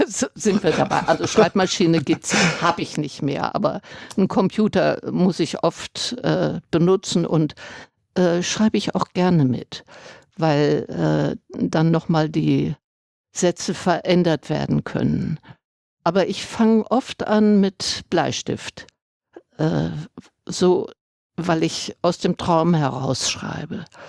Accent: Dresden, Saxony, Germany; born there; ich bin in Dresden geboren.

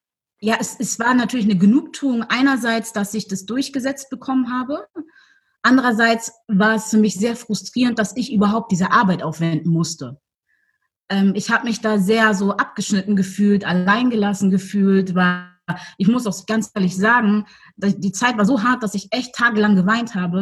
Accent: Hamburg, Germany; born there; also born or lived in Mecklenburg-Vorpommern; Nee, in Hamburg. Ich war gebürtige Hamburgerin. Ja, war bis 2000 und, obwohl ich war kurzzeitig auch in Frankfurt

